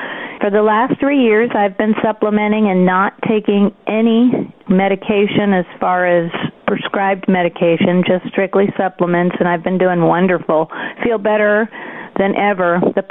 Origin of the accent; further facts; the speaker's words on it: San Francisco Bay Area, California, United States; I'm from the San Francisco Bay Area. I'm 54.